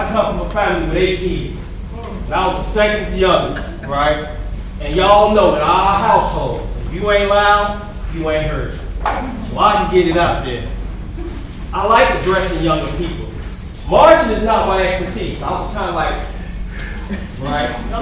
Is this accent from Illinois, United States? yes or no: yes; Chicago, Illinois, United States; I grew up in Chicago's All Gale Guard Housing Project, the last standing project right now.